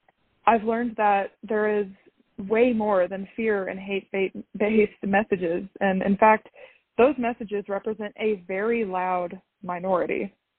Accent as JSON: {"language": "English", "region": "Southern United States", "country": "United States", "tie": "born or raised there", "said": "Growing up in the Bible Belt, I didn't really have the best experiences with faith and church."}